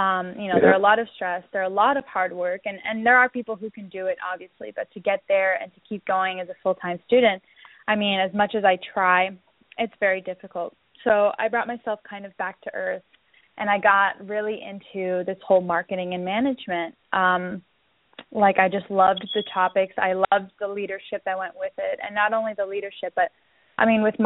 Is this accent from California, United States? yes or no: no; Miami, Florida, United States; So I'm actually from Miami, Florida. So I grew up by the beach, by the water.